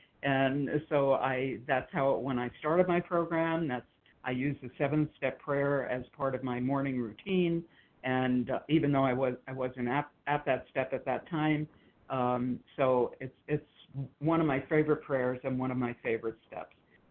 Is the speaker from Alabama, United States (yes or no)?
no; Arizona, United States; I'm from Arizona.